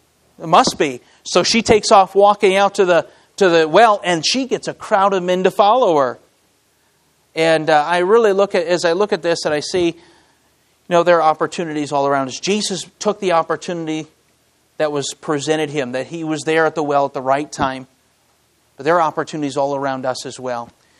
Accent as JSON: {"language": "English", "region": "Michigan", "country": "United States", "said": "I am from Michigan. And this is my first time to Arizona, to the desert."}